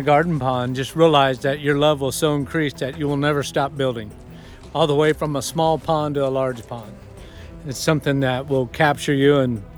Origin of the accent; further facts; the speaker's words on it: Indiana, United States; when I was very young growing up on the Wabash River and trout lining for the flatheads that would come up out of the Mississippi River to spawn in the Wabash.